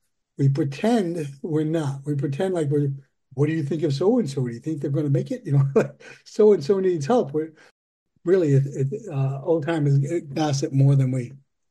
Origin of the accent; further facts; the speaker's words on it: New York, United States; You know, I'm from New York, and I remember being in a meeting with somebody wearing a Boston Red Sox hat, and it kind of pissed me off for a little while.